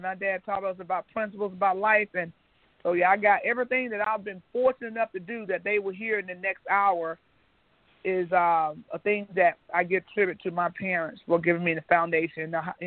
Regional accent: the South, United States; growing up in the South, I didn't know anything really about, you know, the world was just like my backyard in church.

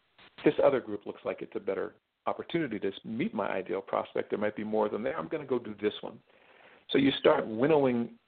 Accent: New Jersey, United States; I'm from New Jersey.

